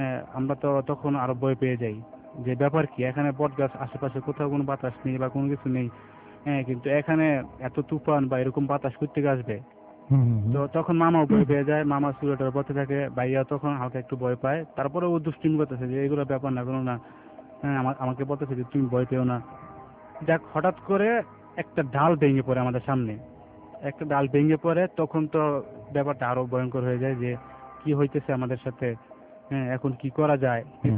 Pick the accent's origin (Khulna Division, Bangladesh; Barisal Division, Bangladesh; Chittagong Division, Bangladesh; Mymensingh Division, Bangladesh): Chittagong Division, Bangladesh; Mirsigiri; also born or lived in Homna; ওই বছরই আমরা আমাদের গ্রামের বাড়ি মিরসিগিরি থেকে আমাদের হোমনা পপারে চলে আসি।